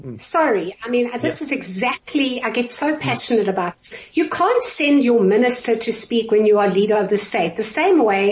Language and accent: English; South Africa; I'm a South African.